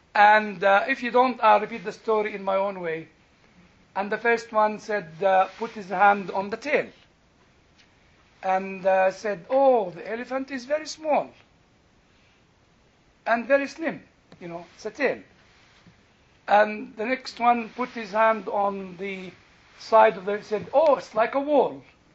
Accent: United Kingdom; now in United States; It's not my country. I'm British.

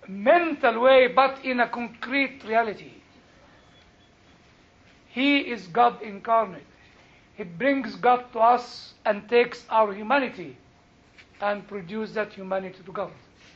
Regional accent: United Kingdom; I think if I go as a British, I'll miss you. Because there'll be no American burgers and, you know, the big steak, you know, which is enough for 6 British people.

